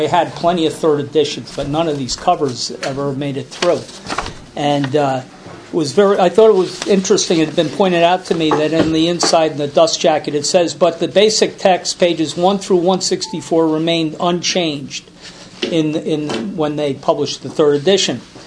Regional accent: Chatham, New Jersey, United States; I can remember I grew up in Chatham, and when I first came into AA

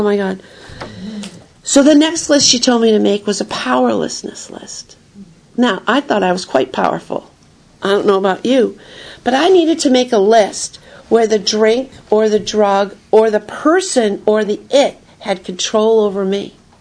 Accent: Wisconsin, United States; I grew up in Wisconsin. My parents were both alcoholic. We moved. I was in eight grammar schools, four high schools.

